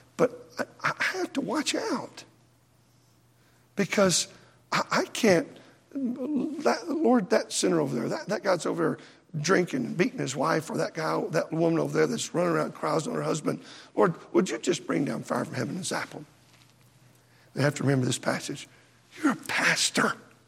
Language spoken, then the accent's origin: English; Texas, United States; also born or lived in Oklahoma; than a year old, we moved to Texas. So I'm a Texan.